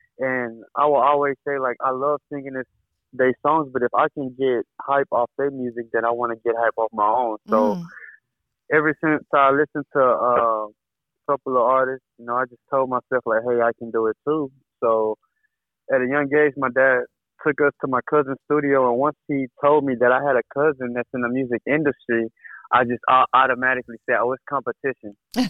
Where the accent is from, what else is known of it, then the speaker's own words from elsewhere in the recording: Dallas, Texas, United States; I'm from South Oak Cliff. It's a hood in Dallas, Texas.